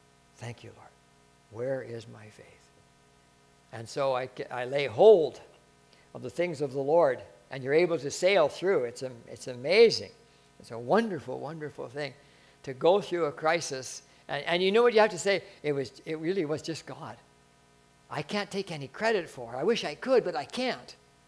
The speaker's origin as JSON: {"language": "English", "country": "Canada", "said": "I'm a Canadian, and I'm in trouble here."}